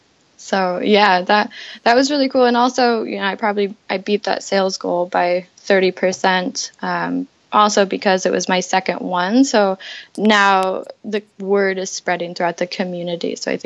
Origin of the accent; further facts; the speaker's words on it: Alaska, United States; And growing up in Alaska, I've been really lucky to be able to get into these nooks and crannies of Southeast Alaska that a lot of people have never been to. Just because I was raised here, so my dad was a bush pilot